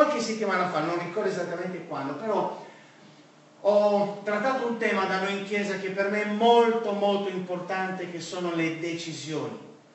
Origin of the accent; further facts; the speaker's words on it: Sardinia, Italy; ovviamente vengo dall'Italia, sono nato e cresciuto in Sardegna e con tutta la mia famiglia, lì ho conosciuto mia moglie, Loredana